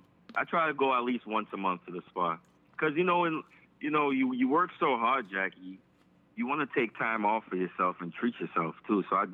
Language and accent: English; Trinidad & Tobago; I'm from Trinidad and Tobago, so I know the meaning of not having anything.